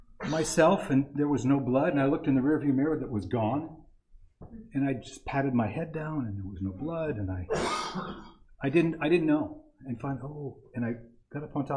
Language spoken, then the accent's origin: English; Columbia Falls, Montana, United States; I grew up in Columbia Falls, Montana, upper Flathead Valley, and my dad built a house in the early 60s